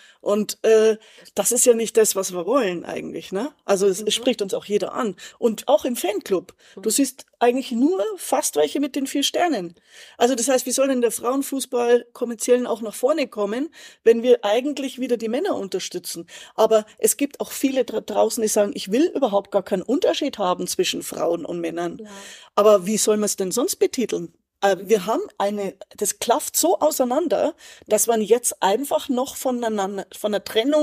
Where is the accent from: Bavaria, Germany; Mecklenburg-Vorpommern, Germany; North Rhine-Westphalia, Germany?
Bavaria, Germany; Munich; now in Sydney, Australia; Ich bin ein Münchner Kindl